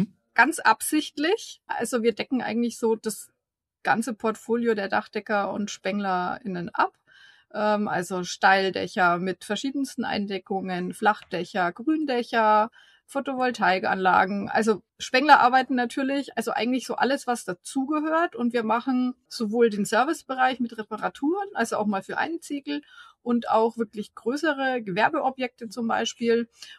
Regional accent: Bavaria, Germany; now in Ingolstadt, Germany; bin 49 Jahre alt und führe zusammen mit meinem Mann … die Dachdeckerei Spindler. Ich bin ursprünglich aus Franken und dann der Liebe wegen nach Ingolstadt gezogen.

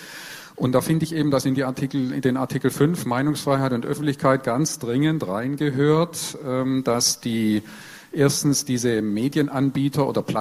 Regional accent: Baden-Württemberg, Germany; now in Berlin, Germany; als Schwabe in Berlin

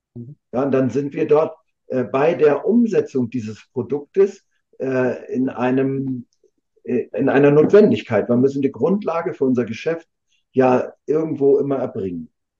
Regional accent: Rostock, Mecklenburg-Vorpommern, Germany; wenn zum Beispiel die Stadtverwaltung hier in meiner Heimatstadt in Rostock ein Schild auf eine Wiese stellt

